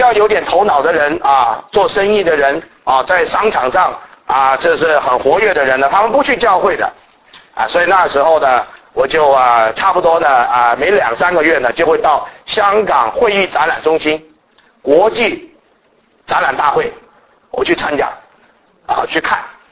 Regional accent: China; 那么遇到我们中国人的时候呢，哎呀糟糕了，我们中国文化传统啊

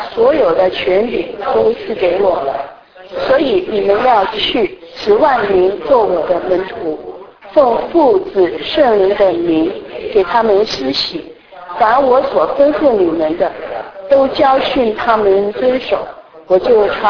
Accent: Hong Kong; accent: Cantonese; Chinese is a second language; 我是香港来的，所以我的国语是不纯正的，有广东腔。

